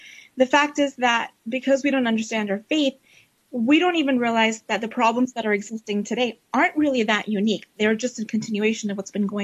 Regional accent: Pakistan; born there; So my mom is Pakistani. My dad is from Afghanistan. And I was born in Pakistan.

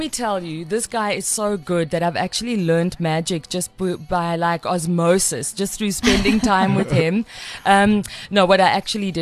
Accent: Cape Town, Western Cape, South Africa; Ma Diva, bro. I come from Kapstadt.

